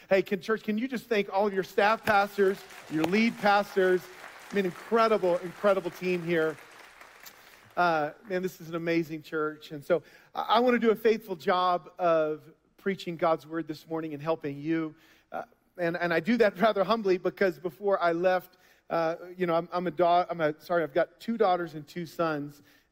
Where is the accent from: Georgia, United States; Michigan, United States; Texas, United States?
Texas, United States; Austin; And so I come all the way from Austin, Texas, the greatest country in America.